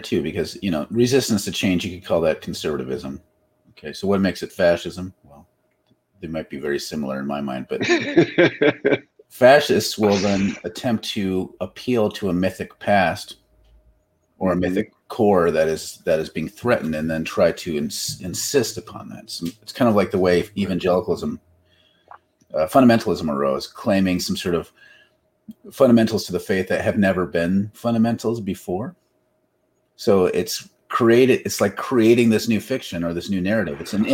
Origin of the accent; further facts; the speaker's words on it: Minnesota, United States; if I think back to being rural Minnesotan conservative, those are both bullshitty names.